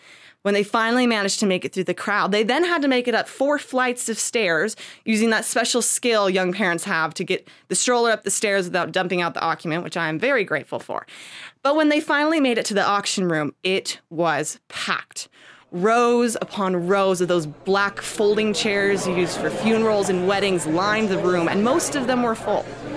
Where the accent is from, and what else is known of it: Phoenix, Arizona, United States